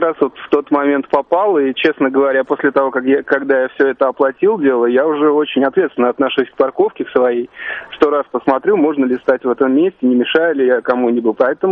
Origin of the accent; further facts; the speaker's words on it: Saint Petersburg, Russia; now in Nizhny Novgorod, Russia; Я вот вообще из Питера, но сейчас нахожусь в Нижнем Новгороде.